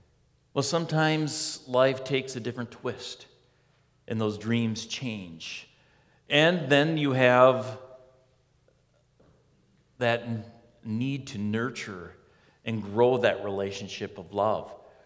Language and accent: English; Wisconsin, United States; growing up in Wisconsin, next to the Wolf River, close to Parrott's Pond, we would swim all the time